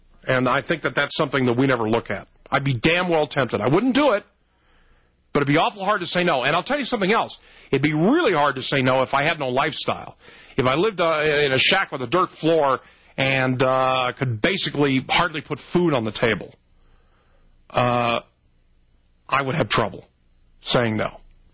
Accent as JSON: {"language": "English", "region": "the West", "country": "United States", "said": "I'm from the West. I love the West. No place I'd rather live."}